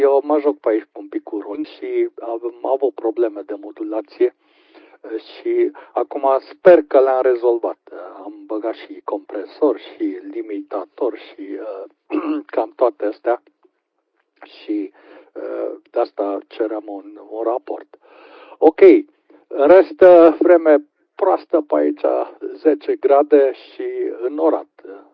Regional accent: Brașov, Brașov County, Romania; eu sunt brașovean de origine, dar m-am mutat în Delta Lima, ok

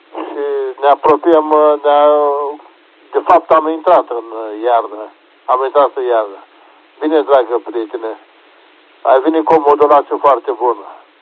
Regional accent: Brăila, Brăila County, Romania; din Brăila, ai venit foarte frumos

